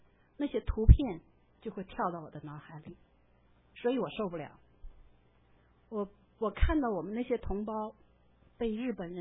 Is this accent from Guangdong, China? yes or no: no; Shanghai, China; 比如说我是从上海过来的，我在上海去南京非常方便